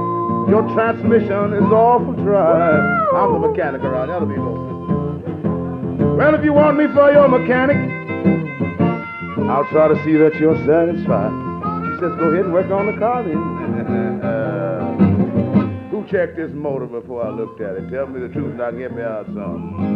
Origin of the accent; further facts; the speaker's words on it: California, United States; also born or lived in New York City; And I'm not a New Yorker anymore. I'm a country boy from California.